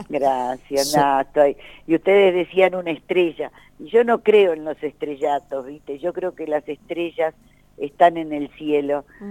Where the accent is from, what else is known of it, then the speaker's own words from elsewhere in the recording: Argentina; muy orgullosa como argentina